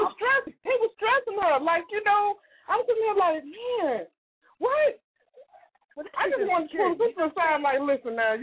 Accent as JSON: {"language": "English", "town": "Chicago", "region": "Illinois", "country": "United States", "said": "because I'm from Chicago, normally you don't even bother nobody's business."}